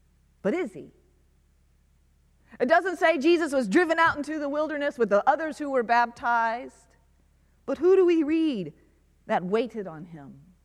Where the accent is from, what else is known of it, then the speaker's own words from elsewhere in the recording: Florida, United States; I'm from Florida, so I don't mind the heat.